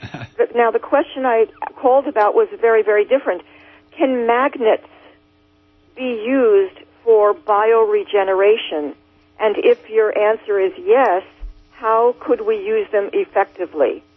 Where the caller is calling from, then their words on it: New Jersey, United States; Hi, I'm calling from New Jersey.